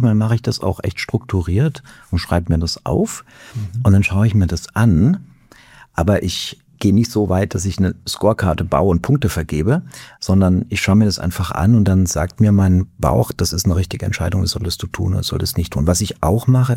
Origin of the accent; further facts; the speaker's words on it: Worms, Rhineland-Palatinate, Germany; In meiner Heimatstadt in Worms. Und bin dann zum Studium nach Mainz gegangen